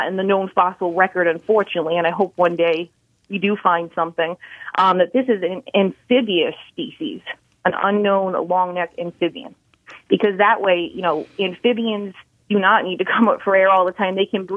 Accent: Rhode Island, United States; And it was 5 hours away from my home state of Rhode Island.

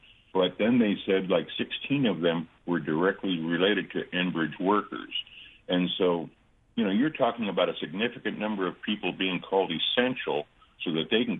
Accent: the South, United States; I grew up in the South in the 60s, so I've seen racism in a black and white world.

